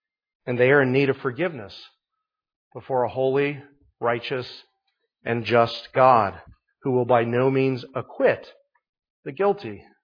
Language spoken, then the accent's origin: English; Columbus, Ohio, United States; I participated in an abortion protest in the streets of my hometown in Columbus, Ohio.